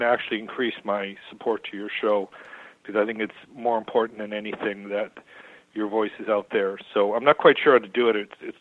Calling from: Vancouver, British Columbia, Canada; I'm calling from Vancouver, Canada.

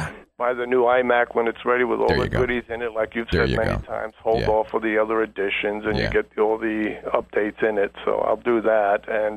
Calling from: New York City, New York, United States; New York City, Leo.

